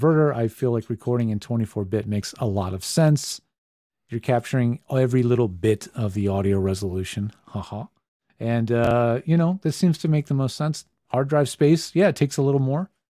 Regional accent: Pennsylvania, United States; They're made one by one, by hand, 10 minutes from where I grew up in Pennsylvania.

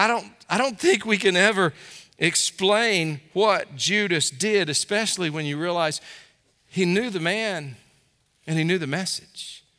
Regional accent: Fort Worth, Texas, United States; I'm from Fort Worth, okay? I graduated from Fort Worth, so no emails, just a joke.

